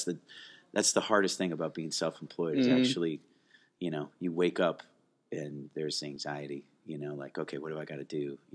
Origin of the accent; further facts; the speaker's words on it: Oconomowoc, Wisconsin, United States; I grew up in Wisconsin, which is a in a town called Oconomowoc, which is right outside of Milwaukee, which is a medium-sized city on a great lake.